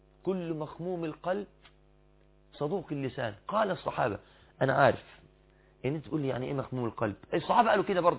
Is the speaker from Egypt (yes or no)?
yes; Egypt; بالتعبير بتاعنا احنا يا مصريين